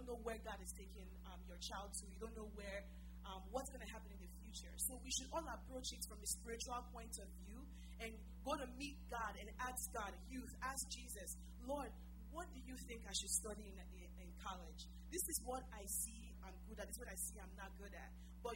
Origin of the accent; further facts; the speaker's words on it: Nigeria; like I'm from Nigeria too, and you're looking at your surroundings